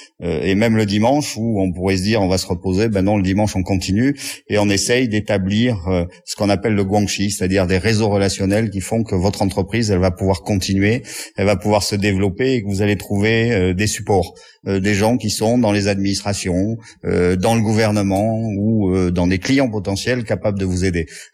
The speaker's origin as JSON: {"language": "French", "country": "France", "said": "Moi, je suis français."}